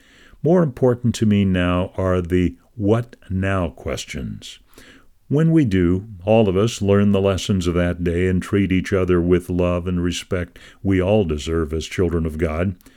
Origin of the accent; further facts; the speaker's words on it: New York City, New York, United States; I'm a New Yorker, born and raised, and I can tell you our reputation for toughness is well earned.